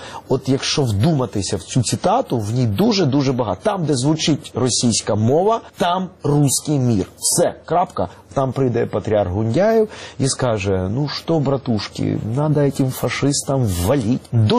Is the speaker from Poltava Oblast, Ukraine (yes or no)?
no; Kyiv, Ukraine; born there; first language Russian; Ukrainian is a second language; Я, наприкінці 80-х, повернувшися з армії, народившися в Києві, російськомовній родині, але я завжди був антирадянщиком.